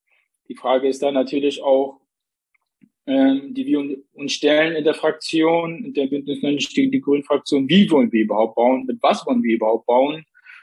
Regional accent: Plauen, Saxony, Germany; now in Dresden, Germany; Ich komme aber aus Plauen, also einem Kleinstadt in Sachsen, wo ich natürlich auch den ländlichen Raum da kenne.

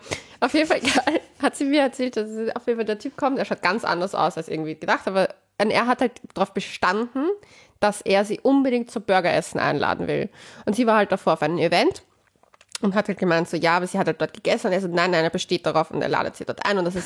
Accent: Vienna, Austria; ich als Wienerin

